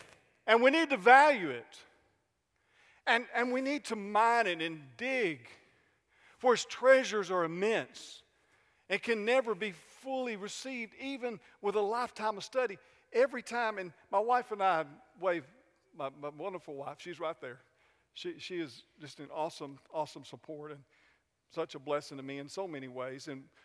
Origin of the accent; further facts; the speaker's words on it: Atlanta, Georgia, United States; I grew up in Atlanta, up in Cobb County.